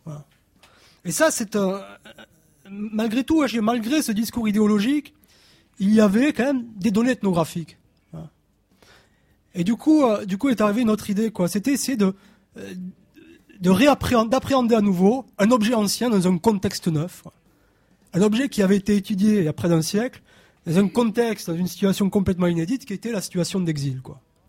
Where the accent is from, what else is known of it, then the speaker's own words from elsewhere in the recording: Montauban, Occitanie, France; je n'habitais pas, je ne suis pas originaire de ces quartiers, moi je suis de Montauban, 50 km